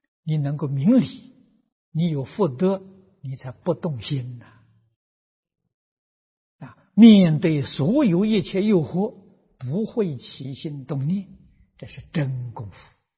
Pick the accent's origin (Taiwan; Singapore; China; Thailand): China; Lujiang, Anhui; 我小时候我是安徽人，我的老家在庐江，距离九华山呢不算太远